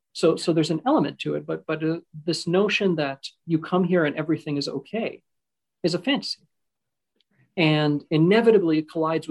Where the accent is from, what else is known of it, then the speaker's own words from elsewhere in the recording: Qatar; also born or lived in Egypt; I was born in Egypt, but I grew up in this place called Qatar, which is a tiny peninsula sticking out of Saudi Arabia. And in the mid 80s, my father couldn't find work in Egypt.